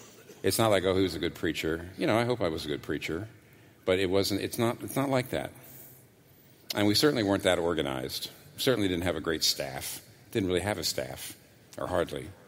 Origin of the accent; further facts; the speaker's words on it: Northeast, United States; moved away as an adult; I was not from the South. I was a Northeastern kid, a Yankee. And when I moved to the South back in the 1970s, I was surprised, actually.